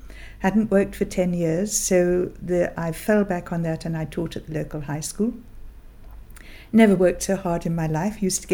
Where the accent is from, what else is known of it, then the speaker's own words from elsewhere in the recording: East Molesey, South East England, United Kingdom; born there; I was born in East Molesey, near Hampton Court Palace. And I went to school in Hampton. I went to the Lady Eleanor Hollis School in Hampton.